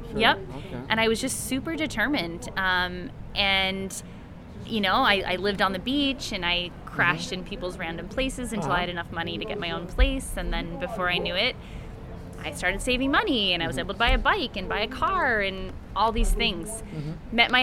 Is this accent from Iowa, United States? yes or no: yes; Iowa City, Iowa, United States; also born or lived in New Jersey; I was born in Iowa on a farm, actually. My family had a farm.